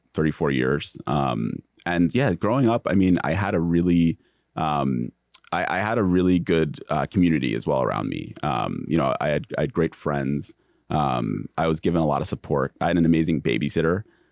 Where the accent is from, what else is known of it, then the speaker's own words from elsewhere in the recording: New Rochelle, New York, United States; And so I had a growing up in New Rochelle is like, and Mount just Westchester County.